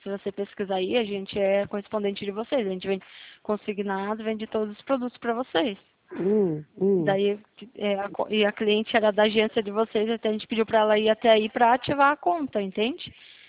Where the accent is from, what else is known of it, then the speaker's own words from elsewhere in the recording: Curitiba, Paraná, Brazil; eu sou de Curitiba.